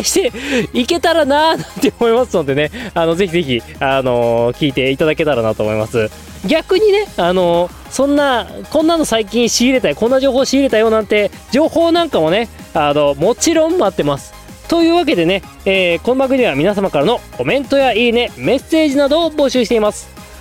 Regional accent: Hokkaido, Japan; なんか自分北海道出身ですけど、

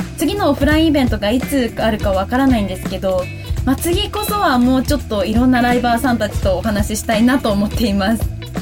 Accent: Hamamatsu, Shizuoka, Japan; 年末年始はですね、地元浜松と祖父のいる名古屋でゆっくりと休んできました

